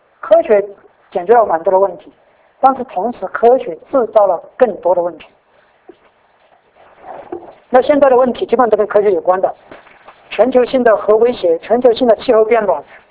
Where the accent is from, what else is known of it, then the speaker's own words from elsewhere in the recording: Taiwan; 那我们台湾